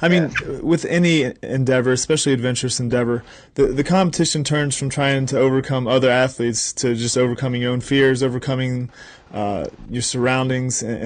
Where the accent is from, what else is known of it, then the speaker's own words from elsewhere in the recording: Florida, United States; I like cold water, and, growing up in Florida, yeah, I would always take cold showers just to cool down and stuff.